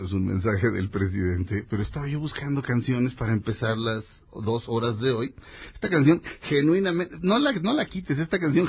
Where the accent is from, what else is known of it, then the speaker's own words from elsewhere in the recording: Mexico; O sea, digo, a fin de cuentas, somos mexicanos todos, ¿no?